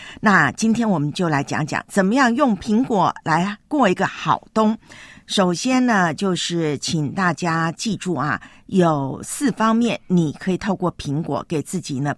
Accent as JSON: {"language": "Chinese", "region": "Taipei", "country": "Taiwan", "tie": "born or raised there", "said": "从我的老家台北跑完马拉松回来了"}